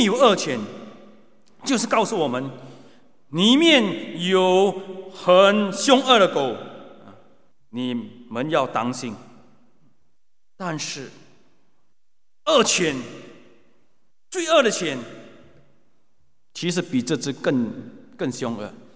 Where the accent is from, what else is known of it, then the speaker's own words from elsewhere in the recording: Singapore; 我还记得我小的时候在我家距离蛮远的地方、啊、有那些较有钱的屋子、啊、我们新加坡人称这些屋子为按摩处